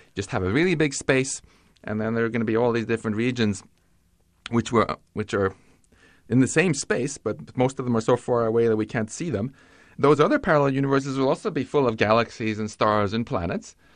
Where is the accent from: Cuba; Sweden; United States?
Sweden; Stockholm, Stockholm County; I guarantee you're going to get to visit my hometown of Stockholm to pick up a prize for it.